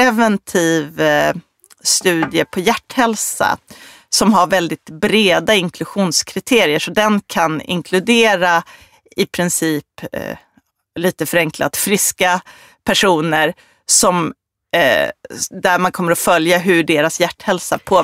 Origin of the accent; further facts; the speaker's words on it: Sweden; Eftersom jag är svensk och lite lagom så tävlar jag bara mot mig själv.